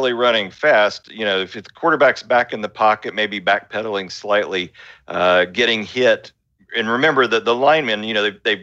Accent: West Virginia, United States; I am from West Virginia, so if he is too, we have a 1 in 3 chance of being related

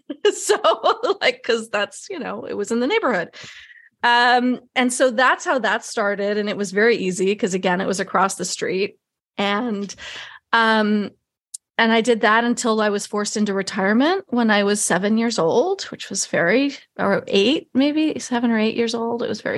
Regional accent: New York City, New York, United States; But I grew up in New York City and my parents were both actors and I wanted to be an actor.

